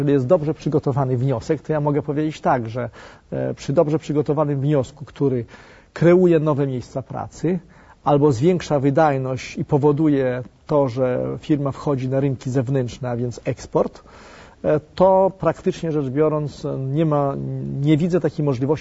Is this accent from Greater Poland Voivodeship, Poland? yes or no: no; Siedlce, Masovian Voivodeship, Poland; nie jestem warszawiakiem z urodzenia, tak to można określić. Jestem siedlczaninem.